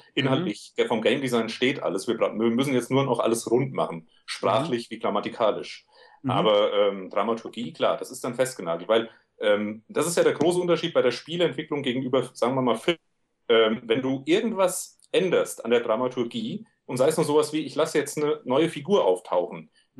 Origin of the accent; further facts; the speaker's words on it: Hesse, Germany; accent: Hessian; Ihr könnt ja dann auch meinen hessischen Dialekt ein bisschen digital glatt bügeln, schätze ich mal.